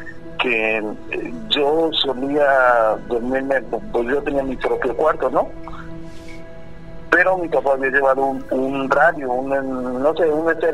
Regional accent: Catemaco, Veracruz, Mexico; now in United States; De Veracruz.

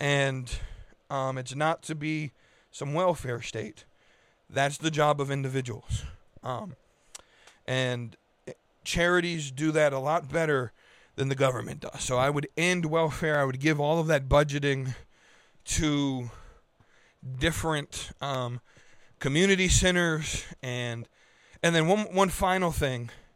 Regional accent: United States; I want America to thrive because I'm an American

